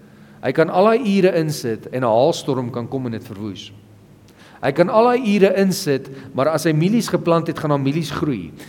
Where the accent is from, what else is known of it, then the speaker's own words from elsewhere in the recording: Nigel, Gauteng, South Africa; en ek kom ook van Nigel af